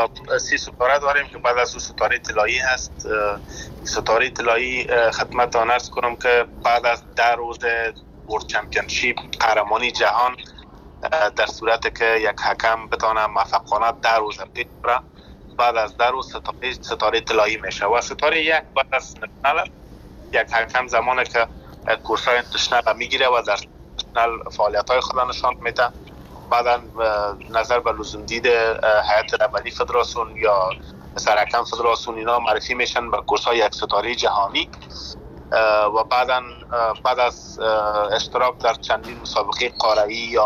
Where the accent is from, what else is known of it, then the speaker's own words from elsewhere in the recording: Afghanistan; born there; ما در افغانستان زاده شدیم، نان و آب و افغانستان خوردیم،